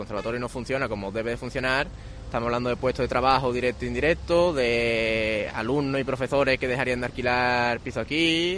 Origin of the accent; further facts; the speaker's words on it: Lebrija, Andalusia, Spain; yo vengo de un pueblo de Sevilla, yo vengo de Lebrija, yo estoy bastante más lejos de mi casa de lo que podría estar